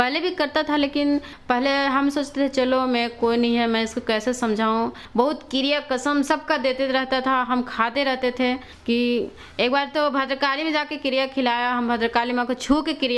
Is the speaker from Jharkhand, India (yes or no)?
yes; Itkhori, Jharkhand, India; मैं इटखोरी से हूँ।